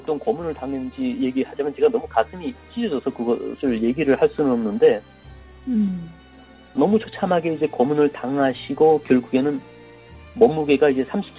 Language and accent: Korean; North Korea; 제 고향이 일단 북한에서 큰 도시였는데